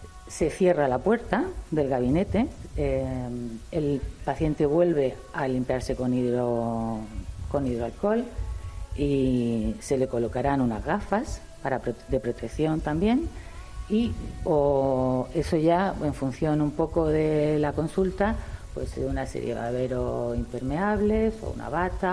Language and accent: Spanish; Almería, Andalusia, Spain; yo soy de Almería, y a mí me recuerda a mi tierra